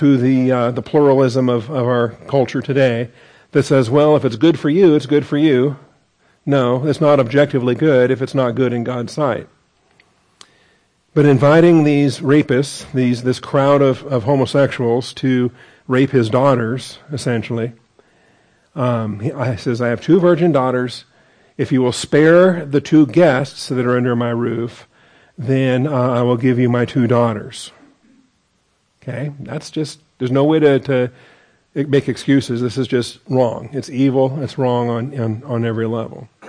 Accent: Seattle, Washington, United States; moved away as an adult; I was born and raised in Seattle, so I was a Seattleite when I joined the Army and left home.

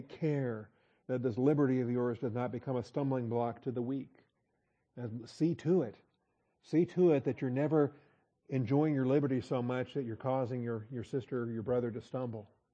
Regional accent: Washington, United States; I grew up in Washington State. We told Polack jokes all the time.

